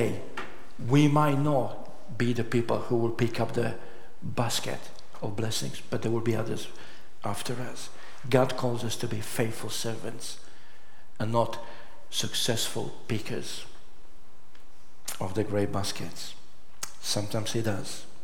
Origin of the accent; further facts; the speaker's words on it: United Kingdom; I can call myself as a Brit.